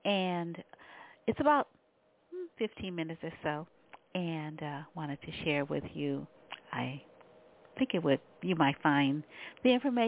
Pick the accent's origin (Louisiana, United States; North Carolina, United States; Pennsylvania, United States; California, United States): Louisiana, United States; New Orleans; because we're from New Orleans, about Katrina